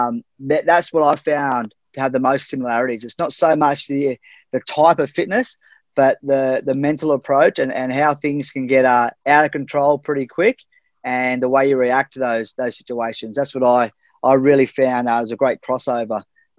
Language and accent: English; Maroubra, New South Wales, Australia; And that's what led me into just living and growing up in Maroubra.